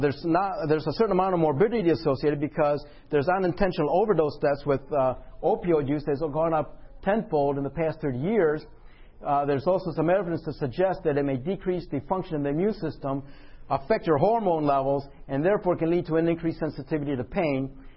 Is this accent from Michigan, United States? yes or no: yes; Michigan, United States; I'm from Michigan. 29% of our population is obese.